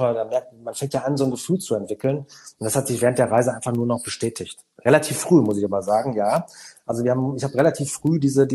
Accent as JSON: {"language": "German", "country": "Germany", "said": "dann bin ich lieber oberflächlich als gar nicht freundlich, wie wir manchmal auch sein können als Deutsche."}